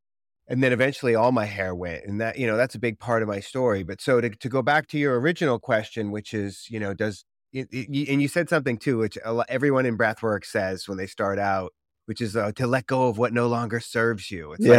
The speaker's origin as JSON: {"language": "English", "town": "Boston", "region": "Massachusetts", "country": "United States", "tie": "born or raised there", "said": "growing up in Boston, it didn't allow for that sensitivity."}